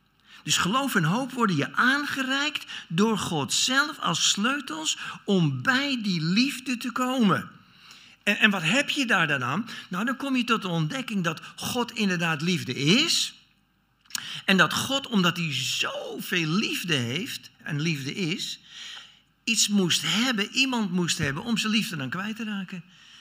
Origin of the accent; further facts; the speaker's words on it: Netherlands; die waren toch wel een beetje lastig voor ons als Nederlanders.